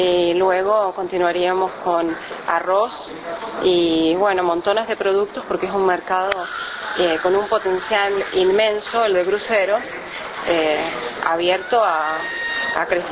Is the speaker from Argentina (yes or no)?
yes; Argentina; yo soy argentina